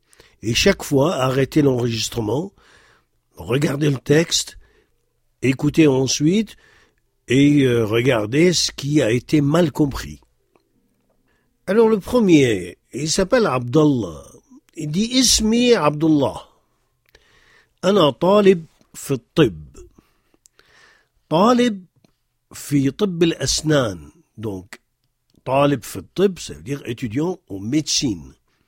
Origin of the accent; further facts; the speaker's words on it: Lille, Hauts-de-France, France; born there; Donc, je suis française d'origine arabe. Wulitu fi Lil. Donc, je suis né à Lille. Wa ana min al-jil thalith lil-hijra.